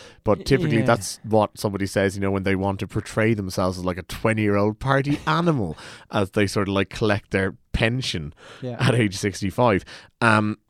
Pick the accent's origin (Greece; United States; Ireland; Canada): Ireland; I'm not sure if it's just that we're Irish.